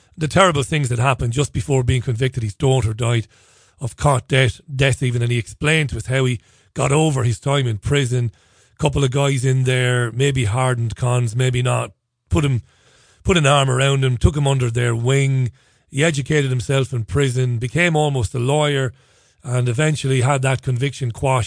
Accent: Ireland; he was fascinated by my interest in capital punishment as an Irish guy.

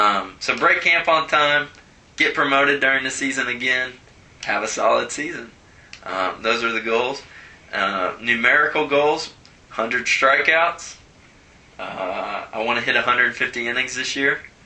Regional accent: Cincinnati, Ohio, United States; they know I'm from Cincinnati

